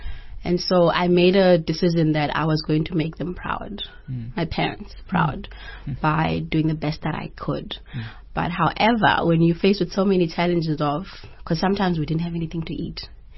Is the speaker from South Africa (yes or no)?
yes; Kamata, Eastern Cape, South Africa; I was born in Transkei, the Eastern Cape, called Kofimbaba. I grew up in Kamata, which is a very disadvantaged place, village.